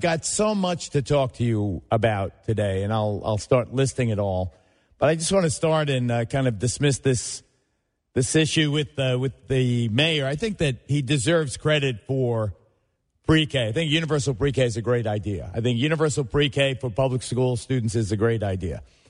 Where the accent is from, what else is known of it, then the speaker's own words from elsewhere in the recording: New York City, New York, United States; she always makes me so proud of my town, my hometown, the town I was born in, New York City. Good morning, New York.